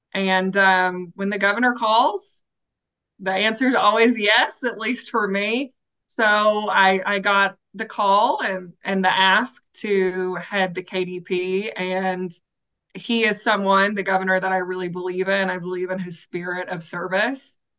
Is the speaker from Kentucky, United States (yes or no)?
yes; Richmond, Kentucky, United States; I'm originally from Richmond in Madison County, and it was always a goal of mine to serve our Commonwealth in one way or the other.